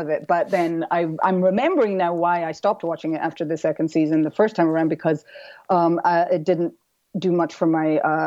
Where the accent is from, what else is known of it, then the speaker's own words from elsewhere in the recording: Scotland, United Kingdom; growing up in Scotland and growing up in a pub, there's obviously a lot of alcohol consumption.